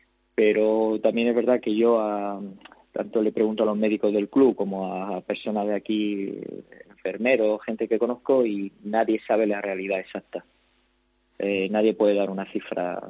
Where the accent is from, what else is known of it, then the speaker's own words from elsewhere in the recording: Almería, Andalusia, Spain; moved away; Yo soy de Almería y lo que veo en Almería ya esa gente se está poniendo muy nerviosa, ¿no?